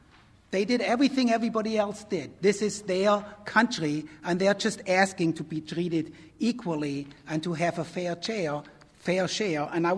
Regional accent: Germany; moved away as an adult; now in United States; I'm a first-generation immigrant myself. I grew up in Germany, and I came to this country when I was 21 on a student visa to study social work in New Jersey.

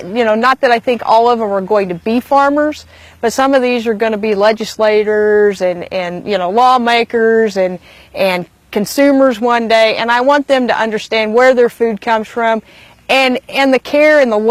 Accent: Carl Junction, Missouri, United States; I'm a pumpkin farmer. I'm from Carl Junction, Missouri, and this is my story.

